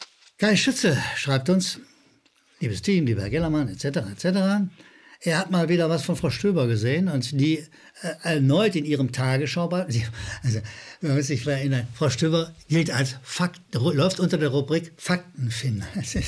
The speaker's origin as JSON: {"language": "German", "region": "Rhineland", "country": "Germany", "said": "ich bin Rheinländer, manchmal hört man das noch"}